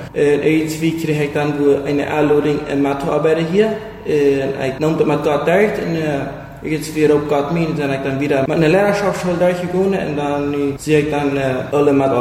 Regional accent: Bolivia; now in Asunción, Paraguay; ich bin von Bolivia. Ich bin ungefähr ein Jahr in Asunción

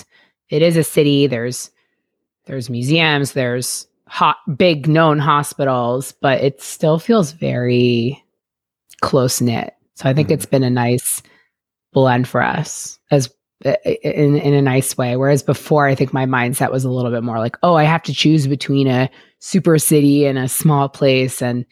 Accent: New York, United States; also born or lived in Ogden; now in Salt Lake City, United States; I need to be like very honest that I'm from New York. I moved to Utah. It is a very different culture than what I grew up with.

